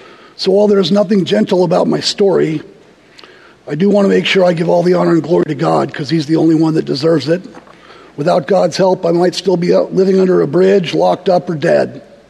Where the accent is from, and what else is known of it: Hollywood, California, United States; born there